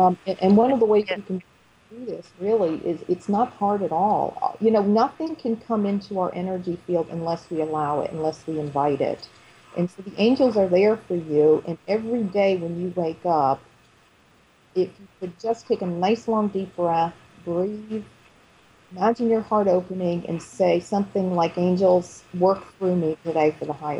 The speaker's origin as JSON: {"language": "English", "region": "Massachusetts", "country": "United States", "tie": "born or raised there", "said": "And growing up in Massachusetts, I don't know if anybody has ever been to Sturbridge Village."}